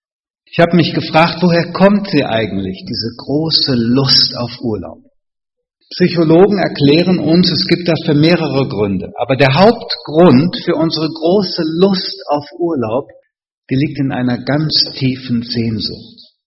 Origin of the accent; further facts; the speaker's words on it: Rhineland-Palatinate, Germany; Ah, ich komme aus dem Westerwald, da war das ganz toll mit der Sonne.